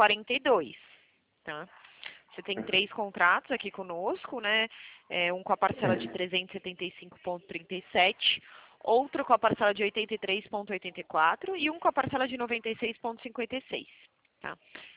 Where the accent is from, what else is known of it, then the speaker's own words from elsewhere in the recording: São Paulo, Brazil; Eu sou de São Paulo, tá? Eu nasci em São Paulo, mas eu atuo no interior de São Paulo. As pessoas às vezes me perguntam por conta do sotaque.